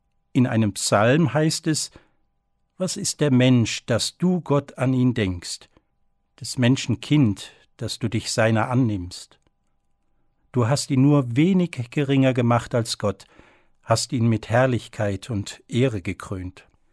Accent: Cologne, North Rhine-Westphalia, Germany; Ihr Motiv erinnert mich an meine Heimatstadt am Rhein.

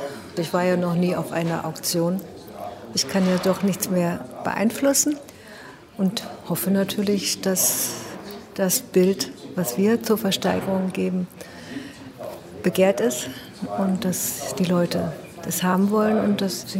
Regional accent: Berlin, Germany; in unserem Haus, wo ich aufgewachsen bin, in Berlin-Zehlendorf.

